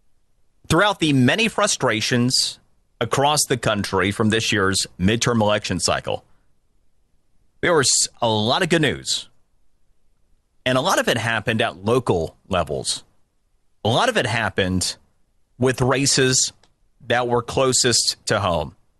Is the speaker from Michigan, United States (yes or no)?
no; Florida, United States; a lot of them happened from my home state of Florida